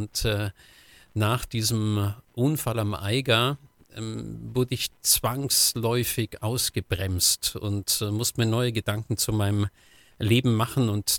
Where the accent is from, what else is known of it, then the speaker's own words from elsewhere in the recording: Kempten, Bavaria, Germany; Also so in meinen Jugendjahren hier in Kempten, ich stamme aus Kempten im Allgäu